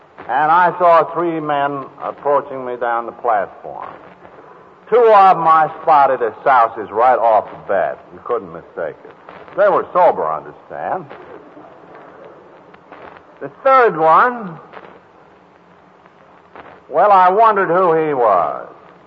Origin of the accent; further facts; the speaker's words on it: Vermont, United States; Incidentally, I'm not from New York, so I can say what I'm going to say with impunity. I'm a Vermonter, and therefore one of the damnedest of Yankees.